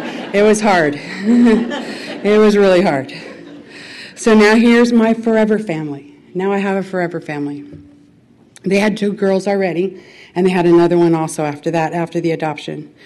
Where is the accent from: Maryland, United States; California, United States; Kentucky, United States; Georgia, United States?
California, United States; San Francisco; born there; I was born in 1957 in San Francisco